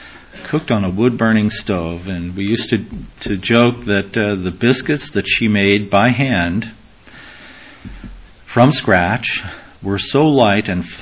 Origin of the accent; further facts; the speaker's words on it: Kentucky, United States; I had the privilege of growing up in Kentucky and having family in southern Indiana.